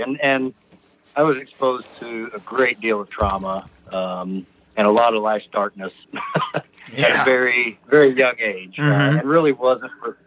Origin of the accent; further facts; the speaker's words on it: Indianapolis, Indiana, United States; I'm from Indianapolis, Indiana.